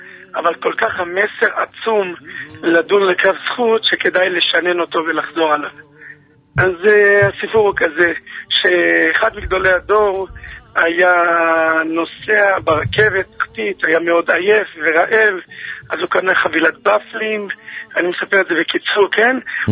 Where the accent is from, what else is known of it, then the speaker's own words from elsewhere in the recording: Jerusalem, Jerusalem District, Israel; אני ירושלמי